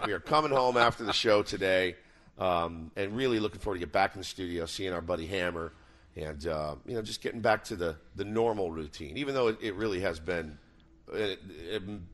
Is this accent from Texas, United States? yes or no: yes; Texas, United States; I'm from Texas, so don't forget. I say fish.